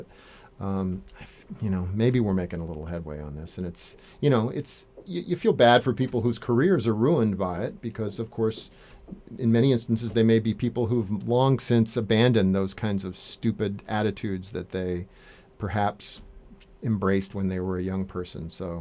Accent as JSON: {"language": "English", "region": "California", "country": "United States", "tie": "born or raised there", "also_born_or_lived": "US South", "said": "I must confess, I grew up in California, y'all probably know, and I had never seen that until I actually moved to the East Coast and lived in the South"}